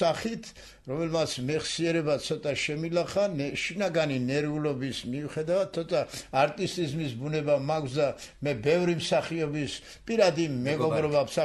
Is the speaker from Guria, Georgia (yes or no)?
yes; Likhauri, Guria, Georgia; მე სწორედ ლიხაურიდან და ჩემი ბავშვობიდან მოვდივარ